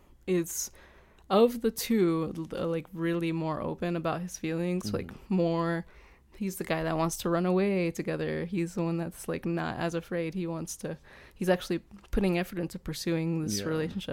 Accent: Texas, United States; I grew up in Texas.

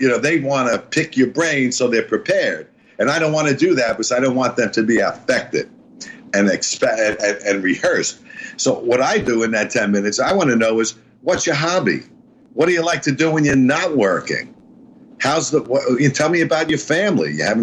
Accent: New York, United States; I grew up in the South Beach Projects, and my parents, my father was in World War II

